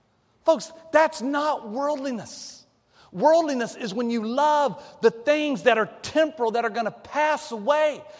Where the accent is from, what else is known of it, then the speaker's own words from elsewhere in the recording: Knoxville, Tennessee, United States; born there; I was born in Tennessee. I was born up in Knoxville. That's where I was born.